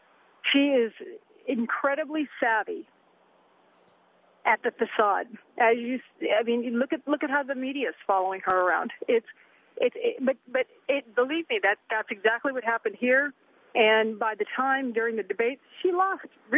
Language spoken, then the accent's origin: English; Alaska, United States; As I said, I'm from Alaska